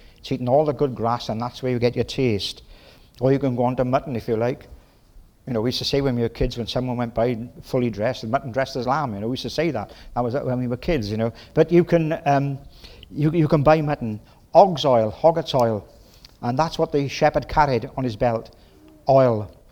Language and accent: English; Wales, United Kingdom; accent: Welsh; When I'm Welsh, Jewish blood, Welsh accent, and I go 100 miles an hour at sometimes.